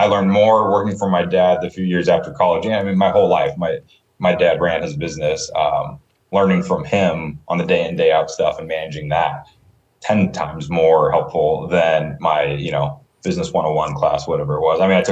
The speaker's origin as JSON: {"language": "English", "town": "Phoenix", "region": "Arizona", "country": "United States", "tie": "born or raised there", "said": "I'm born and raised in Phoenix, Arizona."}